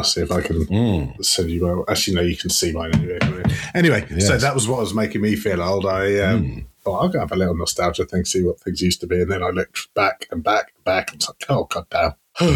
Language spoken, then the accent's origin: English; United Kingdom; we are frightfully British.